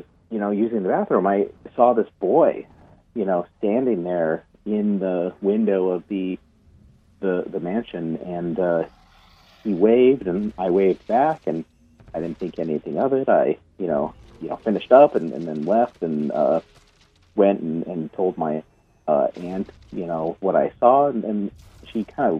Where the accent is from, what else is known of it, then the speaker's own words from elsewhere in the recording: Chicago, Illinois, United States; born there; also born or lived in New Mexico; so I was born in Chicago, but I lived in New Mexico